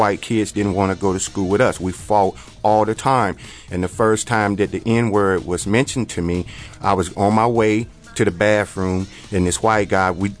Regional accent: Montgomery, Alabama, United States; See, I'm 45, and I'm from Montgomery.

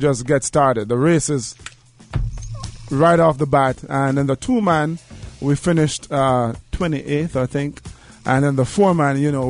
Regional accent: Jamaica; I talk about my growing up in Jamaica

